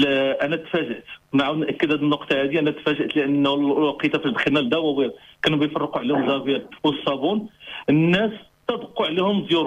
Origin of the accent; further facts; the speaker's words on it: Marrakesh, Marrakesh-Safi, Morocco; انا من مراكش